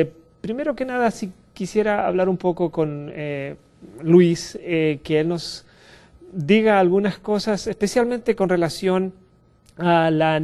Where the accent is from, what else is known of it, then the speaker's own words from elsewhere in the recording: Chile; born there; Mis raíces vienen de Sudamérica. Si hay alguien en Sudamérica mirándonos, va a entender esto. Yo nací en Chile